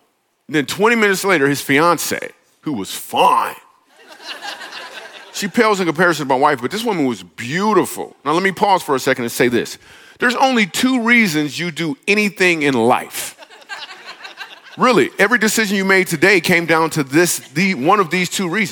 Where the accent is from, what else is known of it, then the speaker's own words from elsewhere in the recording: Grand Rapids, Michigan, United States; this Bible was made in Grand Rapids, Michigan. I'm like, me too.